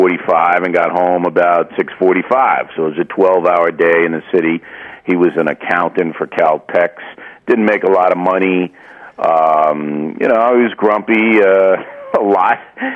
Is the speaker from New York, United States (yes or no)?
yes; Levittown, New York, United States; Levittown, New York, which is a suburb of New York City, about 25 miles east of the city. Working class parents, both Irish.